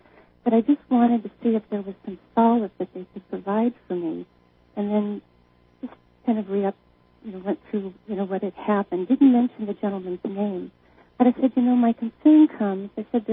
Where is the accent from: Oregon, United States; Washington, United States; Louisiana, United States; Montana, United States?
Washington, United States; Seattle; there are no answers other than I'm just from Seattle.